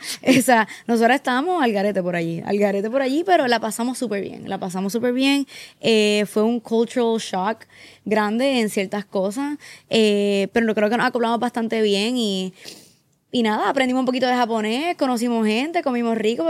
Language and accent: Spanish; Puerto Rico; nosotros, como buenos puertorriqueños